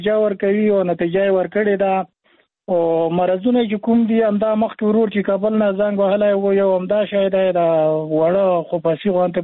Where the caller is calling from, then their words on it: Khost, Afghanistan; په خوست کې موږ پکیا نه په خوست ولایت کې یو